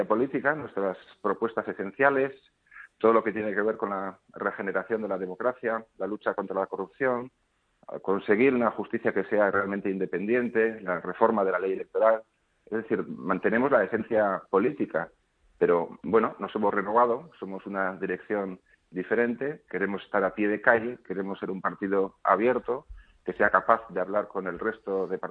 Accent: Spain; Todos somos españoles

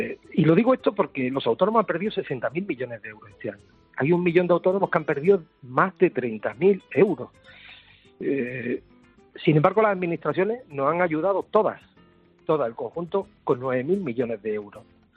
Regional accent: Andalusia, Spain; como andaluz creo que tenemos que sentirnos orgullosos de nuestra tierra, de nuestro acento

